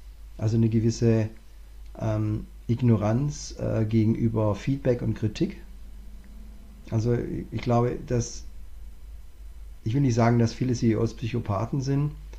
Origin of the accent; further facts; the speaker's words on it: Southern Germany, Germany; Und da muss man also als Deutscher, also vor allem, ich komme aus dem Süddeutschen, da ist ja dieser Spruch, also nicht gemeckert ist schon gelobt.